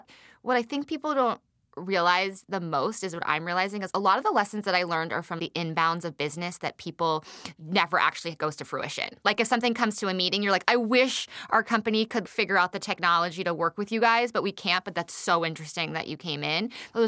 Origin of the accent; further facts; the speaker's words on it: Beverly Hills, California, United States; I am not from Harlem. Like, they're like I'm like, I am from Beverly Hills, a Jewish girl from Beverly Hills.